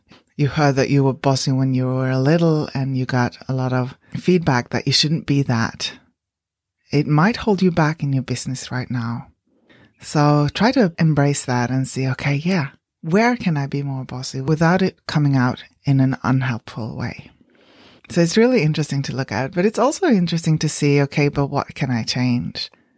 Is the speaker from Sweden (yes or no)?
yes; Sweden; now in New Zealand; And if you don't know me, I live in New Zealand, but I'm originally from Sweden, and we've been in New Zealand for about almost 7 years now.